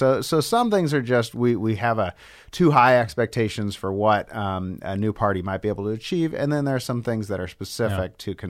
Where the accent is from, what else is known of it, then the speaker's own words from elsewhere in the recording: Missouri, United States; They're not going to be competitive in these southern states, in the outer South, like Missouri, my home state, or Tennessee or Kentucky or Oklahoma.